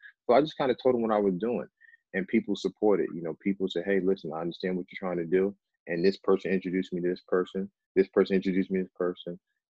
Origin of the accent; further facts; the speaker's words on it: Jersey City, New Jersey, United States; So what we did, so I decided to go back home. I grew up in Jersey City, and we started a program, with football, the cheer program, and also the after school program